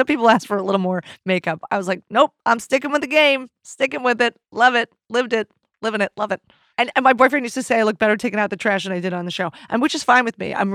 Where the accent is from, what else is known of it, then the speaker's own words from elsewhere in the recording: Philadelphia, Pennsylvania, United States; But I mean, growing up in Philadelphia, Scranton was a joke.